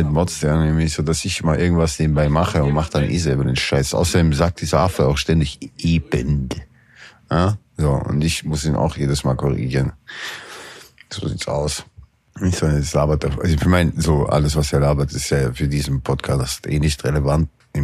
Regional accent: Austria; Ich bin Österreicher. Wir sagen ein sehr weiches S.

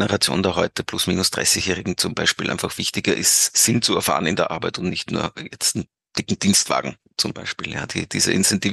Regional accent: Austria; Ich bin Vater, Ehemann, ich bin Österreicher

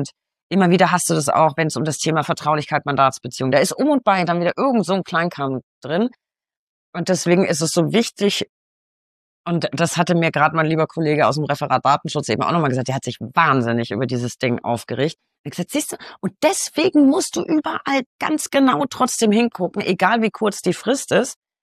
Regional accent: Bavaria, Germany; Ich komme aus Bayern, ich darf das sagen.

